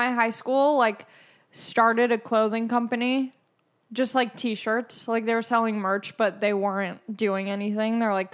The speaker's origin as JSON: {"language": "English", "town": "Long Beach", "region": "California", "country": "United States", "said": "Well, I'm from Long Beach, but I went to school in, like, Orange County. And I went to Los Alamitos High School."}